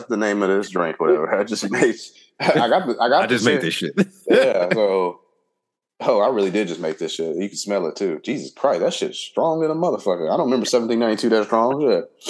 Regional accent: Compton, California, United States; He grew up in L.A. I grew up in Compton.

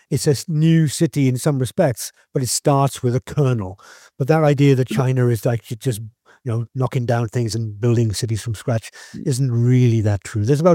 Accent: Wales, United Kingdom; I come from South Wales. That's why probably why I've mentioned Wales several times already.

